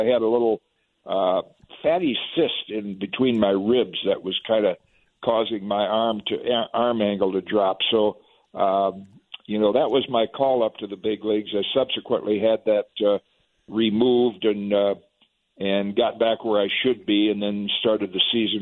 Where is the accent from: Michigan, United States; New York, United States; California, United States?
Michigan, United States; So driving home with my dad to my hometown in Michigan